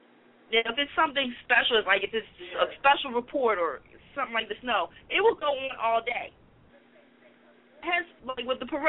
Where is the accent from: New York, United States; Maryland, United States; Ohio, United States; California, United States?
Maryland, United States; Baltimore; You know, I'm from Baltimore, but I'm a New England fan.